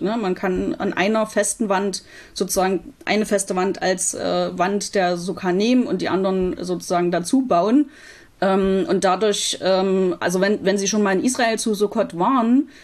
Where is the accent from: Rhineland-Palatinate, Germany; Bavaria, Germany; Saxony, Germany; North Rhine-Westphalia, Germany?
Saxony, Germany; Leipzig; Ja, ich bin ursprünglich aus Leipzig